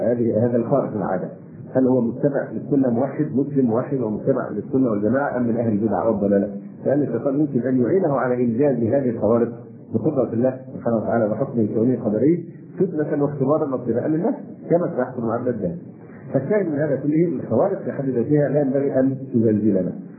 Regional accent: Egypt; ونحن مصريين ونعرف طبيعة بني جلدتنا

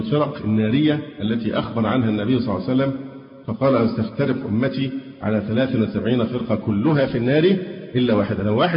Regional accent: Alexandria, Alexandria Governorate, Egypt; انا اسكندراني وفي الدعوه السلفيه من حوالي 35 سنه

